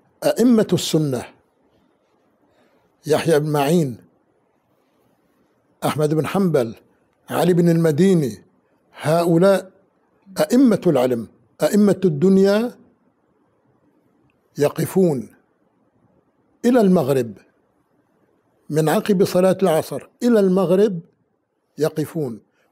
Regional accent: Aleppo, Aleppo Governorate, Syria; في بلدنا حلب.

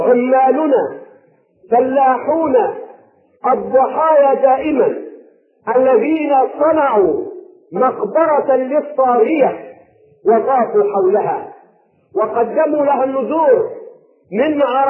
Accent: Egypt; وها نحن أبناء مصر

